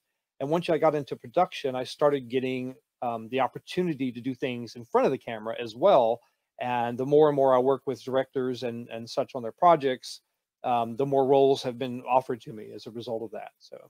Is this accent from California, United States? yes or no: no; Texas, United States; No, actually, I'm from Texas, y'all. Howdy, everybody.